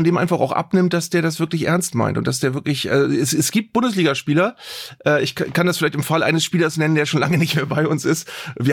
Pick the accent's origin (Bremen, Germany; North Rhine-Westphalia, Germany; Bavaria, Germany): Bremen, Germany; Als Bremer vergöttert man Johann Miku normalerweise auch noch als vielleicht den besten Fußballer, den wir je hatten.